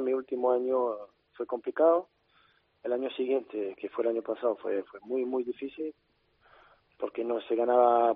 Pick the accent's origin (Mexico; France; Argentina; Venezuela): France; Spanish is a second language; Suena raro siendo francés que diga eso, pero bueno, es el club con quien más me identifico.